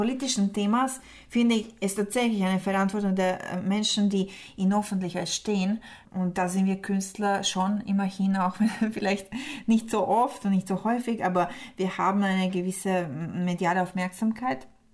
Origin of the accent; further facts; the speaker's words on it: Split, Split-Dalmatia County, Croatia; German is a second language; now in Vienna, Austria; Split ist immer noch meine Heimat, Kroatien ist meine Heimat.